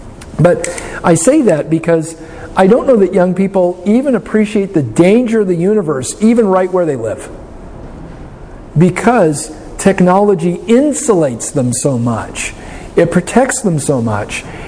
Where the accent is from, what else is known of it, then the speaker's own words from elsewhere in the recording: Fairbanks, Alaska, United States; also born or lived in Anchorage; You know, when I was growing up in Fairbanks, you know, in the wintertime, at this time of the year, it would be 40 or 50 below zero.